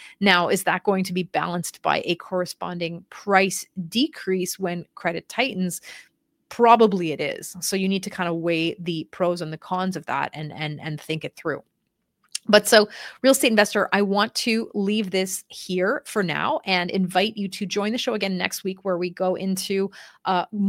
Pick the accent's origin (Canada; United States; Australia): Canada; what does that mean for us as Canadian investors?